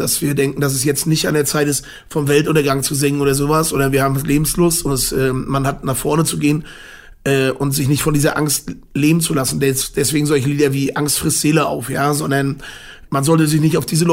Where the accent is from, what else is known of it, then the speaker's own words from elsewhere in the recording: Jarmen, Mecklenburg-Vorpommern, Germany; Ich bin in Jarmen aufgewachsen, ja, da gab es nicht mal gab es keinen Jugendclub oder sowas. Da ist der letzte Bus am Freitag um 15 Uhr gefahren und der erste wieder am Montag früh.